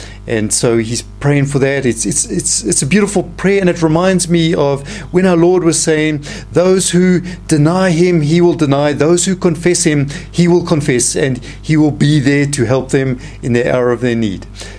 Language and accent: English; South Africa; accent: South African; Could you please tell me where your accent is from? Well, probably a lot of you already recognize my accent is from Africa, of course. From Southern Africa, from the beautiful land of South Africa.